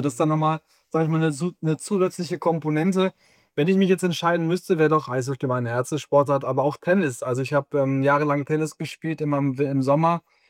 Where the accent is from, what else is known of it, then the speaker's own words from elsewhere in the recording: Hanover, Lower Saxony, Germany; Also ich komme aus Hannover und bin nach Bochum gefahren.